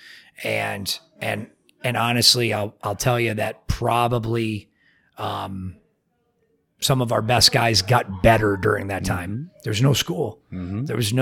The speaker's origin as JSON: {"language": "English", "region": "Connecticut", "country": "United States", "tie": "born or raised there", "said": "But, I grew up in Connecticut. And so Connecticut wrestling is not very big."}